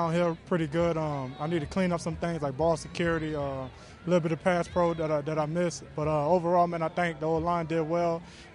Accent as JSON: {"language": "English", "region": "Louisiana", "country": "United States", "said": "And she know I like to eat. I'm from Louisiana, so I got the great home food cooking."}